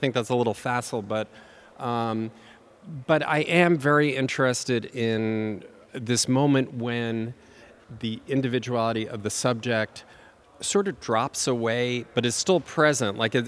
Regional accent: New York, United States; But then I remember I grew up in Long Island, and we would come into the city. So Long Island is a half hour out of the city.

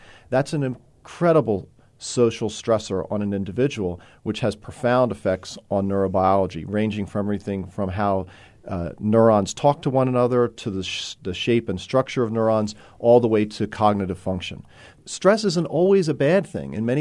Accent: Philadelphia, Pennsylvania, United States; now in New York City, United States; even though I grew up in Philadelphia, that's a big jump

